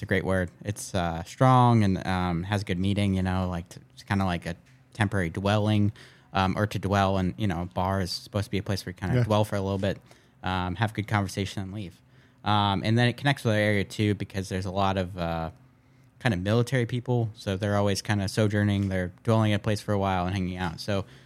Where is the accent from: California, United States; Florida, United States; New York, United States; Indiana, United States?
Florida, United States; Tampa; I'm from Florida, Tampa Bay area, Gasparilla, it's pirates.